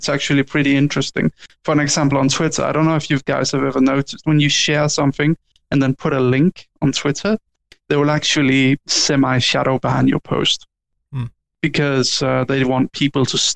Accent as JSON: {"language": "English", "country": "Denmark", "said": "I come from a very small country. I come from Denmark, and Denmark is not by any means measure any sort of big. Even our biggest city isn't even that big."}